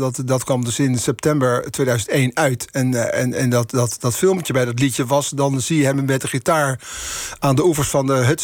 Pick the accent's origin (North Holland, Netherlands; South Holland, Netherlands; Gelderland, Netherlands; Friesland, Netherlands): North Holland, Netherlands; Haarlem; En dus ik zat bij hem thuis te kijken in Haarlem, waar ik woonde, waar ik ben opgegroeid.